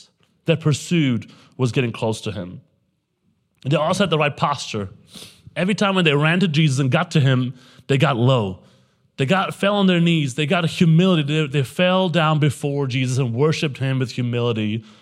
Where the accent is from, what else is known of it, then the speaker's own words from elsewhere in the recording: Germany; English is a second language; moved away as an adult; now in United States; I'm from Germany, and we met there.